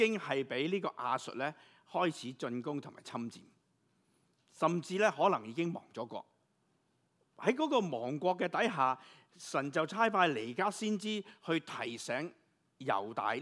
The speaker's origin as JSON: {"language": "Cantonese", "country": "China", "moved": "yes", "said": "我们中国人来的嘛，有自己地方，为什么我们会去了第二个，去了来了一个西方"}